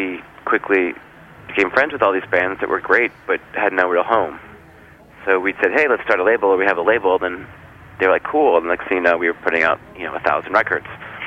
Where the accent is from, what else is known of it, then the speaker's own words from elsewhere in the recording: Washington, District of Columbia, United States; And I grew up in Washington, D.C. and had some roots and some ties to Discord